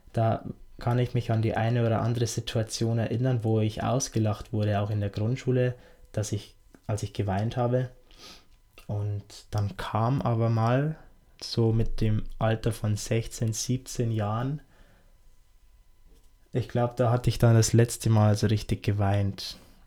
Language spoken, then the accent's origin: German; Bavaria, Germany; Im Oktober bin ich eher mal in meiner Heimatstadt in Passau und beziehungsweise eine kleinere Stadt, die in der Nähe von Passau liegt.